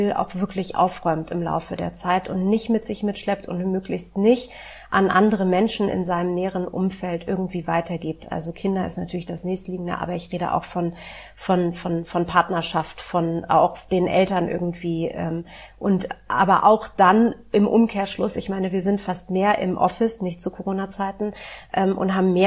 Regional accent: Berlin, Germany; Ich bin in West-Berlin groß geworden

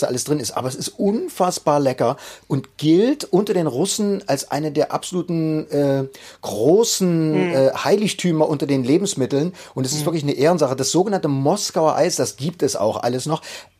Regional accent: Leipzig, Saxony, Germany; wir hatten bei uns in Leipzig, in Leipzig Südost, Anger Grottendorf, da bin ich ja aufgewachsen

